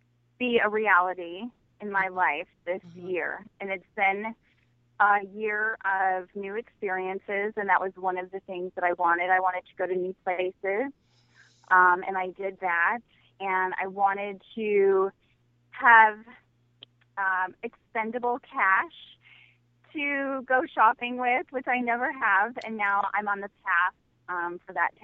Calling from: Syracuse, New York, United States; I am calling from Syracuse, New York.

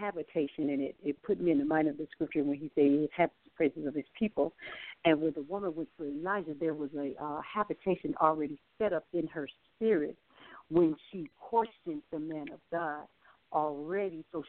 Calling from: Cleveland, Ohio, United States; I'm calling from Cleveland, Ohio. This is my first time coming on the air, and I am really enjoying it.

